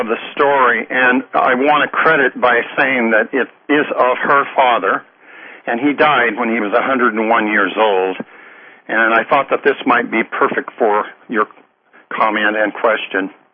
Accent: Enid, Oklahoma, United States; When I was a little boy, literally on a basis of sitting next to my mother in Enid, where was my hometown

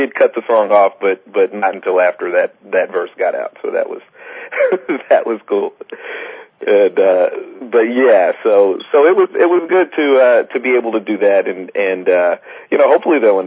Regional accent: Elizabethton, Tennessee, United States; also born or lived in Nashville / Detroit; No, I grew up in Tennessee, a little small town called Elizabethton, Tennessee, up in the mountains, and moved to Nashville and went to college there, and then I guess almost 10 years ago moved to Detroit.

